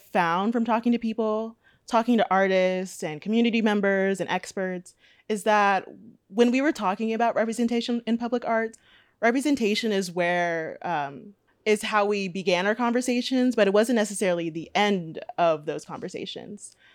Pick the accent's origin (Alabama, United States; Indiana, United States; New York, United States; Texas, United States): Texas, United States; Rosenberg; I'm originally from Rosenberg, Texas, which is a suburb of Houston. And for college, I decided to go to Boston to study music.